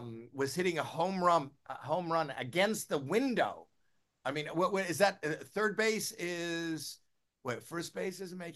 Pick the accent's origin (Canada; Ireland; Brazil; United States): Canada; last thing I watched American football as a Canadian, as a Canadian, I watched.